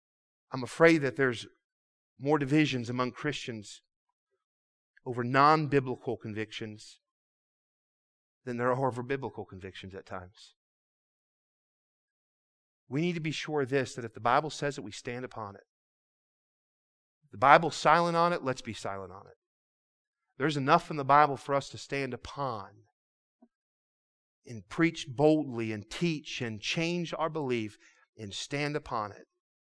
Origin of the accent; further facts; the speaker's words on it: Port Huron, Michigan, United States; born there; I was born in Port Huron, Michigan. And there's a lighthouse there in Port Huron.